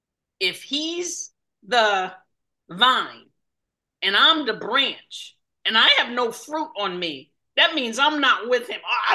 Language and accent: English; Jamaica; now in Connecticut, United States; I'm originally from Jamaica. I live in Connecticut right now.